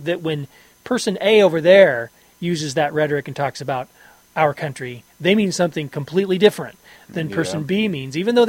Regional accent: United States; Because you were born here.

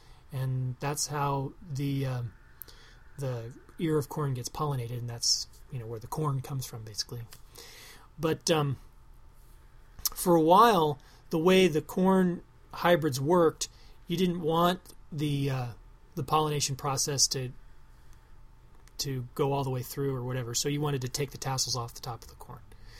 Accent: Iowa, United States; I grew up here in Iowa and it was basically the same temperature and humidity inside the house as it was outside the house.

